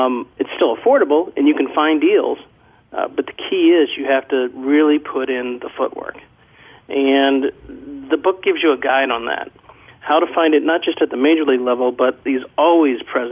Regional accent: Midwest, United States; number one, my expertise, I grew up in the Midwest

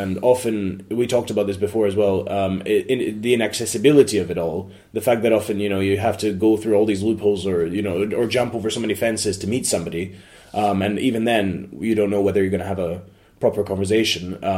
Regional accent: Belgrade, Serbia; English is a second language; So and I was growing up in Belgrade, and then we had also the country was still, I mean, it was still connected to Serbia and Montenegro

